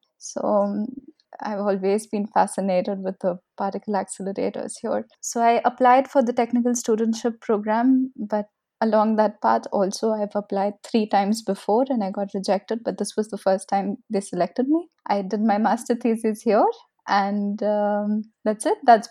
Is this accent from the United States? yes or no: no; Mumbai, Maharashtra, India; also born or lived in Kanpur; I am from India. I have lived all my life in Mumbai, the big city of dreams in India. But I was born in a small city, relatively smaller than Mumbai, in the north of India, which is called Kanpur.